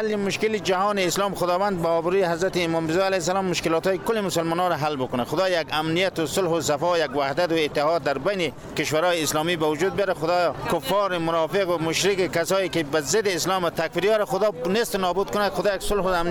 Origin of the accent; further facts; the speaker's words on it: Parwan, Afghanistan; now in Herat, Afghanistan; ما اصلا از پروان هستیم ولی به هرات زندگی می‌کنیم، از هرات افغانستان اومدیم.